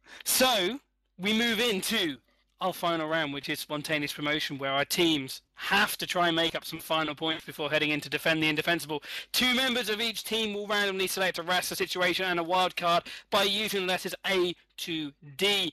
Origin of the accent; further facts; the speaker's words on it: United Kingdom; Sorry, I'm British.